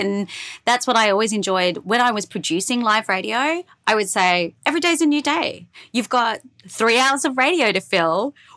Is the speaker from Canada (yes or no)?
no; Australia; now in Brooklyn, United States; Yes, I am Australian with my accent.